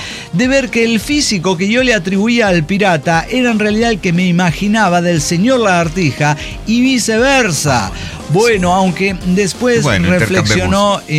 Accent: Mexico City, Mexico; Nativo, desarrollado y probado en Ciudad de México.

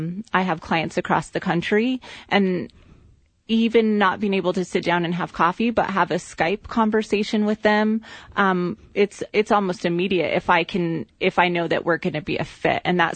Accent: Taos, New Mexico, United States; also born or lived in Florida; now in Albuquerque, United States; So I grew up in Taos, actually, and then I moved to Florida and went to school there. Mm-hmm. But I came back in 2001, and I've been here since.

